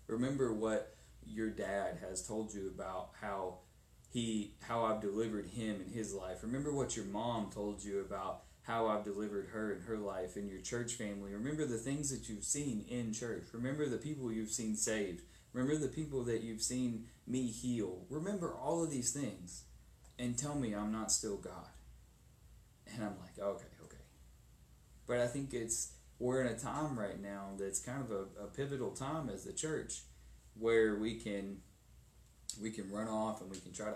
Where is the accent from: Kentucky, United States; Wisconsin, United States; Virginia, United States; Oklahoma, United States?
Kentucky, United States; I mean, I can operate a gun pretty well, but that's just because I was born and raised in Kentucky.